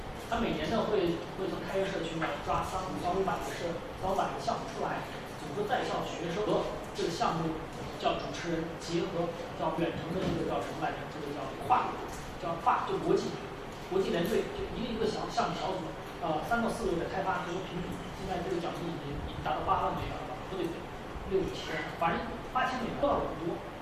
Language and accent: Chinese; China; 确保我们中国人说任何一个语言都不会显得口音太重